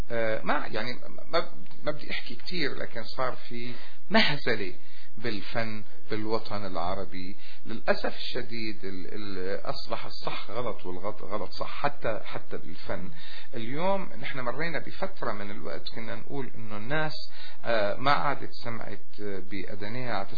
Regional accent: Damascus, Damascus Governorate, Syria; now in Montreal, Canada; لا انا سوري دمشقي الهوى جدا ويعني جنسيتي كندية لكن سوري

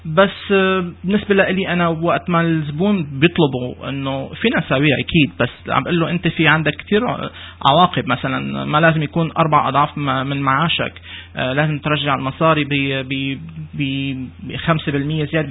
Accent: Syria; نحن متعودين كسوريين أو كعرب مجتمع عربي

